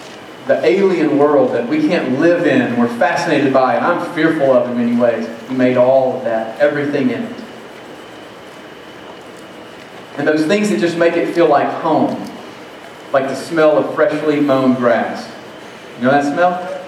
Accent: Louisiana, United States; I came from Louisiana, and to me, there's the sight of a bayou early in the morning, lined with cypress trees, just Spanish moss just hanging off them

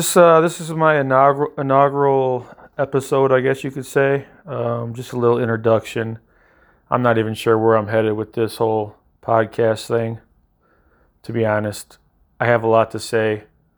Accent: Hammond, Indiana, United States; 44 years old, born and raised in Hammond for the most part. Had my stints of living in trailer parks in Gary. But besides that, Hammond's been predominantly where I've lived and worked my whole life.

